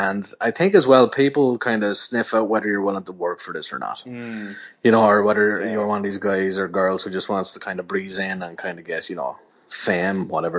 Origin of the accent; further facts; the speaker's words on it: Wexford, Leinster, Ireland; I'm 36 years old. I have my own family. I have my own life. I'm, you know, a supposed man in the world. I giggled like a schoolgirl from my hometown in Wexford